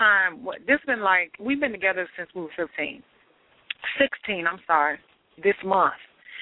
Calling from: Virginia, United States; Virginia.

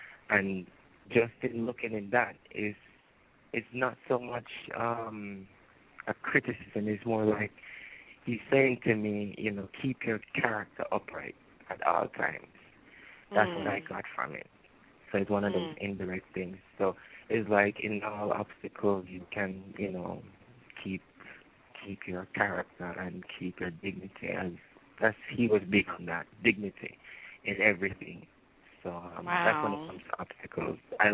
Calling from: Jamaica; from Jamaica. How you doing?

